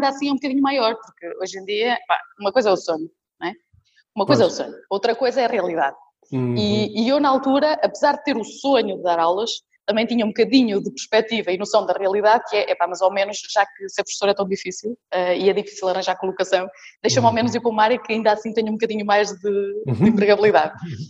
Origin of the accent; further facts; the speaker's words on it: Bragança, Portugal; Olha, não, eu sou de Bragança. Sou de Bragança